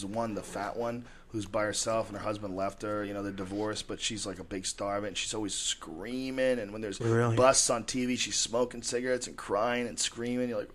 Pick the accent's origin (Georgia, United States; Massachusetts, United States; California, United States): Massachusetts, United States; Boston; accent: Boston; I grew up in Boston, and it was Whitey Bulger, that guy who just got busted.